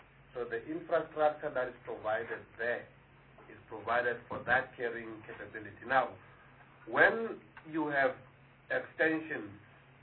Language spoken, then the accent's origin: English; Soweto, Gauteng, South Africa; Even where I grew up in Soweto, in Klipspruit, we had four.